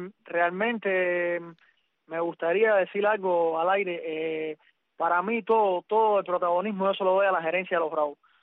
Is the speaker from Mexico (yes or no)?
no; Cuba; Como cubano al fin, nosotros los cubanos y bueno, los latinos